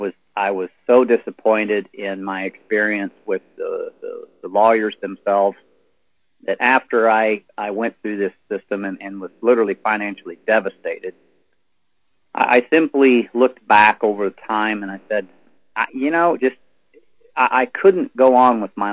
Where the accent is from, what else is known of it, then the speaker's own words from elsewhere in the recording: Tennessee, United States; I'm from Tennessee. I live in Tennessee.